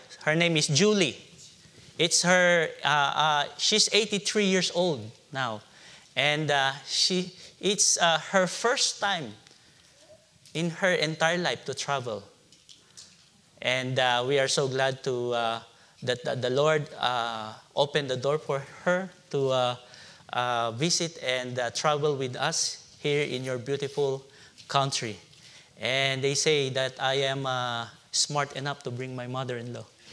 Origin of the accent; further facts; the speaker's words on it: Philippines; I'm a missionary from the Philippines and to the Philippines. And I'm 44 years old, and I'm married.